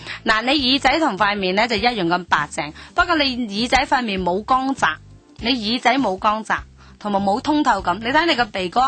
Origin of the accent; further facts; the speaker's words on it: China; 所以呢其实我们中国人的 culture 呢是过度地小心，